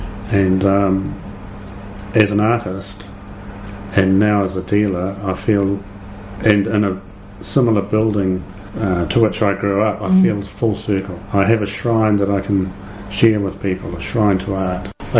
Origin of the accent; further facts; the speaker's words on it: Wellington, New Zealand; I grew up in Wellington